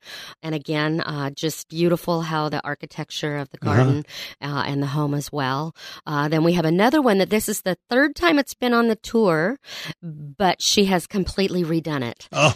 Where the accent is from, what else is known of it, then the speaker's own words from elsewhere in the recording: Santa Rosa, California, United States; I'm from Santa Rosa, and I never knew it was back there.